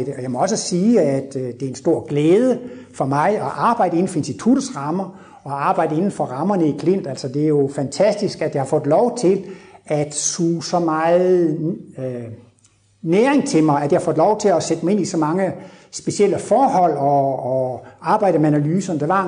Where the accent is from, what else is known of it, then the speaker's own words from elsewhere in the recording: Jutland, Denmark; Og jeg kommer fra Jylland og er sådan lidt deprimeret og har et jysk tungsind.